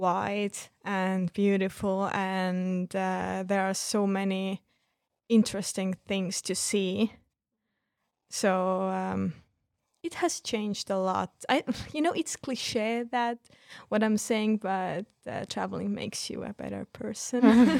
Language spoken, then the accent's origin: English; Estonia; English is a second language; Estonia is my home country, so I think it's the best place in the world.